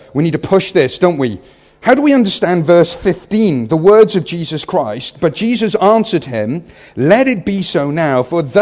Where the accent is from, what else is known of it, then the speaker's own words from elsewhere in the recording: Wales, United Kingdom; And it's Wales. I grew up in Wales, so the sun came out once a year and just rained permanently.